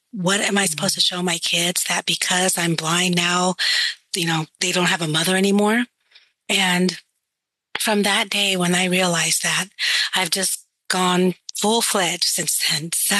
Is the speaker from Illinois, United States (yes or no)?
no; California, United States; now in Houston, United States; I live in Houston, Texas, but I am from California.